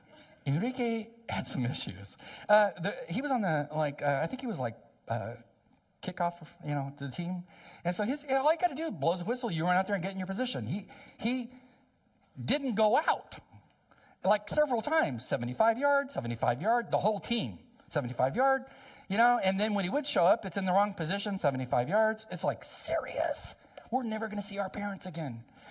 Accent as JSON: {"language": "English", "town": "El Centro", "region": "California", "country": "United States", "tie": "born or raised there", "said": "I grew up on the Mexican border in the desert of Southern California near Yuma. Is a little town called El Centro. It's near Calexico, California, and right across the border is Mexicali. So I was born and raised there. I lived there 20 years in the desert."}